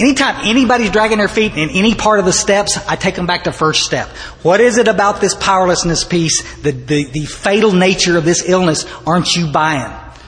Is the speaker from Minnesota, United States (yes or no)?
no; Ingram, Texas, United States; Now I come from Ingram, Texas. Buddies, Ingram, Texas. Like, I mean, it is country with a K.